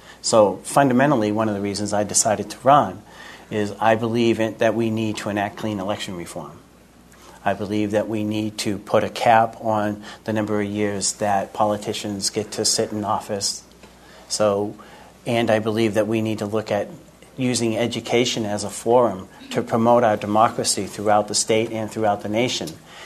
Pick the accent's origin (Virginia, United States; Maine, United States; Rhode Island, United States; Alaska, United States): Maine, United States; now in Salt Lake City, United States; I'm from Salt Lake now, originally from Maine.